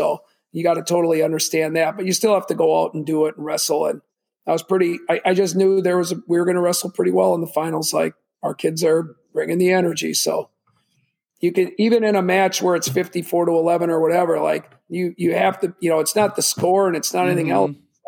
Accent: Bayport, United States; I grew up wrestling in Bayport and followed my brother wrestling there and my older brother coaching

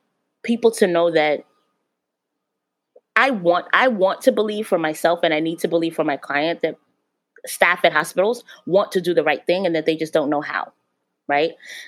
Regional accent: Brooklyn, New York, United States; every time that I was able to go back to Brooklyn, it just felt right. I was raised in Brooklyn.

